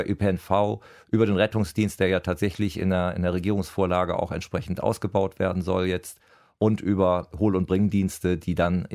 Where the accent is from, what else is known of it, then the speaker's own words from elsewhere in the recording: Lower Saxony, Germany; ich komme aus dem Landkreis Cuxhaven, da war das so, das ist heute natürlich nicht mehr so.